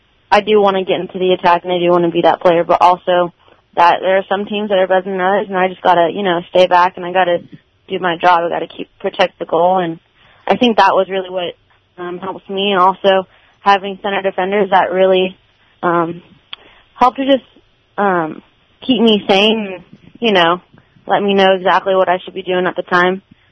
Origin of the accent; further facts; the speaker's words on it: San Antonio, Texas, United States; So I actually grew up in San Antonio. I grew up in Church, Texas. Went to Clemens my freshman year of high school, and then I transferred to Allen. My dad's job moved us up there.